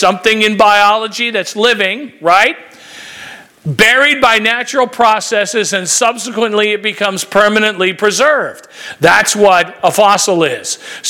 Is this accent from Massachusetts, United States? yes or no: yes; Cuttyhunk Island, Massachusetts, United States; I grew up on Cutty Hunk Island off the coast of Massachusetts near Martha's Vineyard in a family of fishermen.